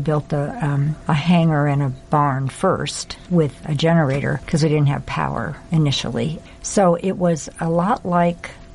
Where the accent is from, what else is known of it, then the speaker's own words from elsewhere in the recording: Wisconsin, United States; Growing up in Wisconsin on a dairy, and I have had an older sister and a younger brother